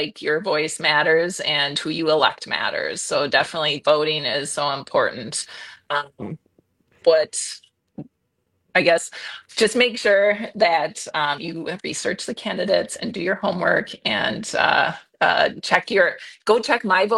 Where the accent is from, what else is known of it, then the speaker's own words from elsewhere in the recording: Green Bay, Wisconsin, United States; born there; I was born in Green Bay, so I am a true Packer fan.